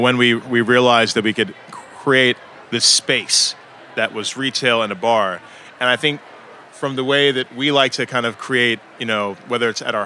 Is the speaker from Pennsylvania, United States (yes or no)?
no; Huntsville, Alabama, United States; also born or lived in Nigeria; I moved around a good bit growing up. And wonderful background. Thank you to my parents. I was born in Nigeria. Kind of moved to the States when I was about 2 years old. Landed in Alabama, of all places.